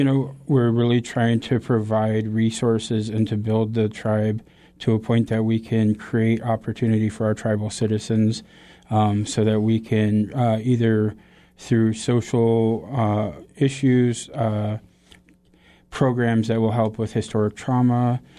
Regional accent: Kasaan, Alaska, United States; I grew up in the village of Kisan, one of two Haida villages, and it's on Prince of Wales Island.

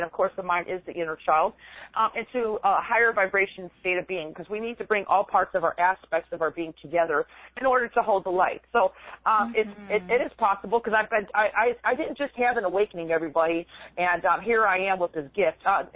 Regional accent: Midwest, United States; I'm from the Midwest. So Midwesterners in Chicago talk fast anyway, so I think that was my training.

